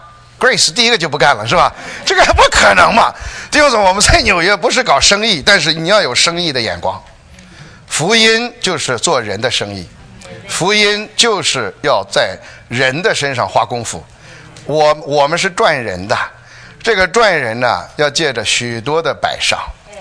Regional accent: China; 我才知道我们中国人多会省钱啊

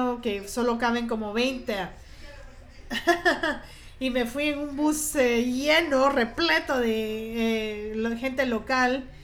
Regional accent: China; Spanish is a second language; puedo decir confiablemente de que soy chino

